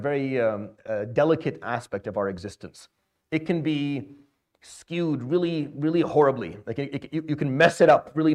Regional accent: Saudi Arabia; I grew up in Saudi. It doesn't work.

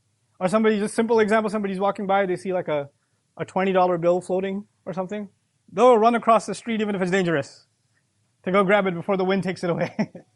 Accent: Pakistan

